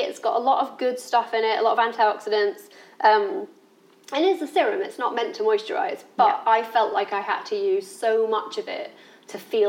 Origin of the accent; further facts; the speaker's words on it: Doncaster, Yorkshire and the Humber, United Kingdom; And I'm from Doncaster and I don't waste my pennies.